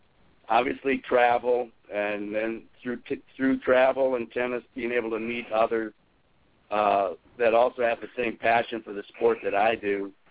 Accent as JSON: {"language": "English", "region": "Iowa", "country": "United States", "tie": "born or raised there", "said": "I mean, I grew up in Iowa, and, of course, you could only play tennis pretty much in the summers"}